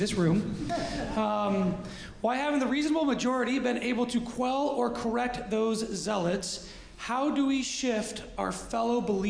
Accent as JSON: {"language": "English", "country": "United States", "said": "sometimes I feel like I'm so locked in to being an American that I don't always know what's going on everywhere else."}